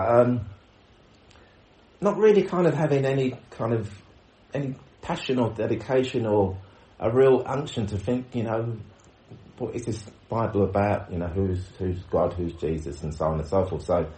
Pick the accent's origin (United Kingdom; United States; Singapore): United Kingdom; London; born there; I was born in London, South London actually, a place called Camberwell. One of six children. My parents came from the Caribbean in the 50s and they met in London, got married and had me and my brothers and sisters.